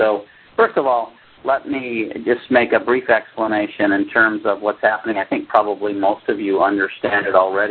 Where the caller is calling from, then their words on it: Vilnius, Lithuania; I'm calling in from Vilnius, Lithuania